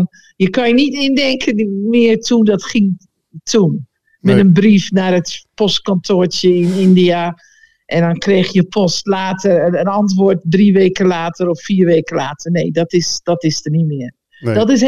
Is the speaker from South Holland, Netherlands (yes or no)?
yes; Vlaardingen, South Holland, Netherlands; Ik ben opgegroeid in Vlaardingen. In een normaal gezin.